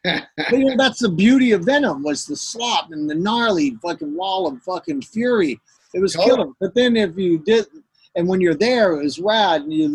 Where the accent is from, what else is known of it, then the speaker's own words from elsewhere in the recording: Richmond, California, United States; I grew up in Richmond, California, and I was surrounded